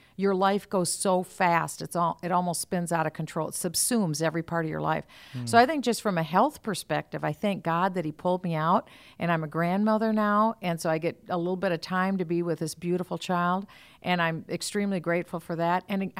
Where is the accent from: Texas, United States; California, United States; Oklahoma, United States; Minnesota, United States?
Minnesota, United States; I'm from Minnesota. We have the Mayo Clinic.